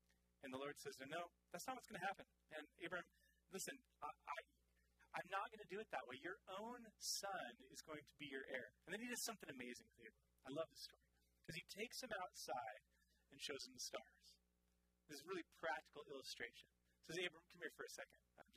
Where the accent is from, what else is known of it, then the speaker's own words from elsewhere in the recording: Pacific Northwest, United States; Dude, we never see stars around here. We're from the Northwest, okay?